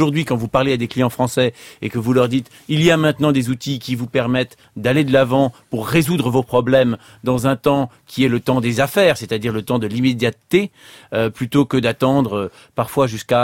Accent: France; celle que nous avons chez nous en France.

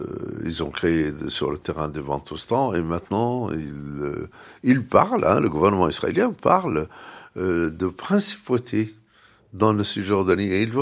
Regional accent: Hebron, West Bank, Palestine; je sais qu'ils veulent bien retourner chez nous, à Hébron

